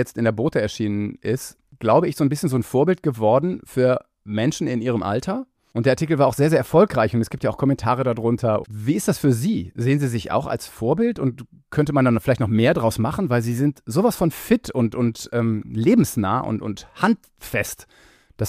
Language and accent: German; Kiel, Schleswig-Holstein, Germany; Ich bin ja Kieler.